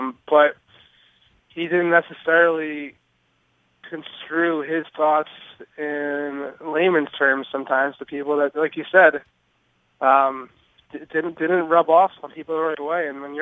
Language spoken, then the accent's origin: English; Philadelphia, Pennsylvania, United States; now in Boston, United States; I mean, I'm from Philly, for those who don't know.